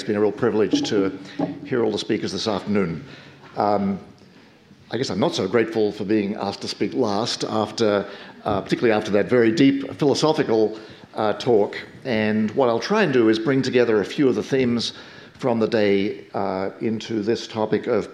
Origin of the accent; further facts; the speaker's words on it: Oxford, South East England, United Kingdom; even though I'm from Oxford